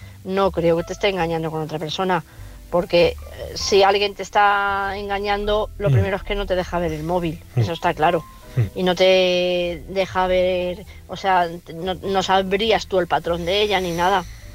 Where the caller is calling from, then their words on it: Madrid, Community of Madrid, Spain; de Madrid.